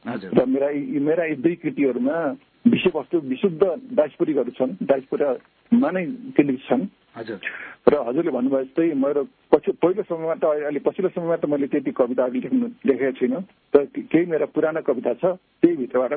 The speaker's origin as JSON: {"language": "Nepali", "town": "Madi", "region": "Koshi Province", "country": "Nepal", "tie": "born or raised there", "said": "र मेरो जन्मस्थान चाहिँ माटी नगरपालिका सङ्खुवा सभा हो।"}